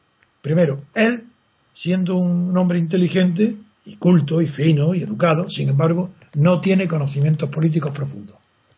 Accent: Andalusia, Spain; como soy andaluz

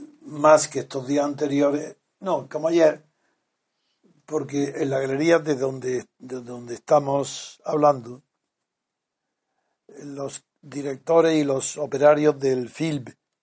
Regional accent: Spain; como unos españoles vamos a denunciar en Bruselas la falsedad de las cifras.

